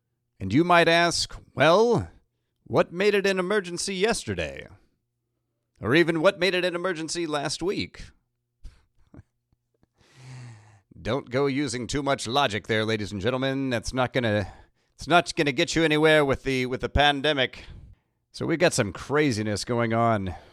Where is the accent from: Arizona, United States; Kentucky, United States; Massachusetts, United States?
Kentucky, United States; We've got another shooting that has taken place in my home state up in the city of Louisville.